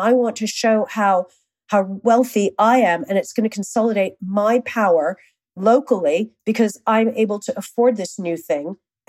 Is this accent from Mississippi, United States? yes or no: no; Washington, District of Columbia, United States; Okay. So I grew up in Washington, D.C.